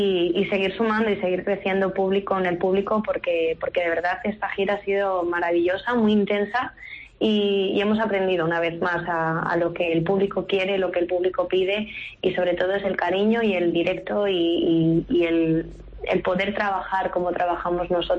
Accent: Talavera de la Reina, Castilla-La Mancha, Spain; estoy contenta de que el fin de gira sea en mi casa, en mi tierra y en Talavera.

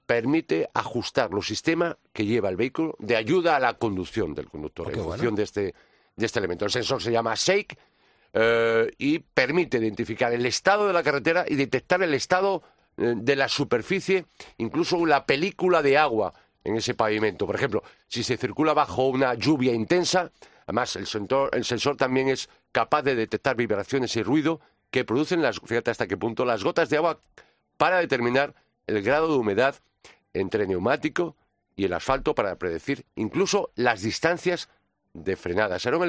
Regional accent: Pontevedra, Galicia, Spain; Y Pontevedra es mi tierra natal

